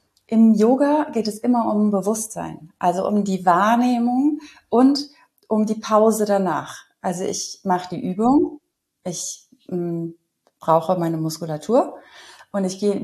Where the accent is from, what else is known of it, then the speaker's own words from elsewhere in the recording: Cologne, North Rhine-Westphalia, Germany; ich komme aber aus Köln.